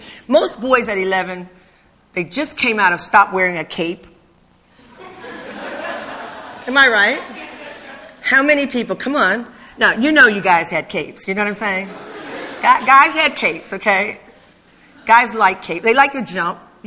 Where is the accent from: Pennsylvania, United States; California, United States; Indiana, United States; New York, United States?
Pennsylvania, United States; Philadelphia; I didn't know anyone when I was growing up in North Philadelphia, 21st and York.